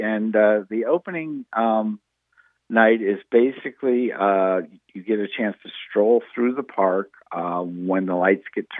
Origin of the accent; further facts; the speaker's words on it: Stuart, Florida, United States; always been growing up in Stuart, seen as the start of the Christmas season.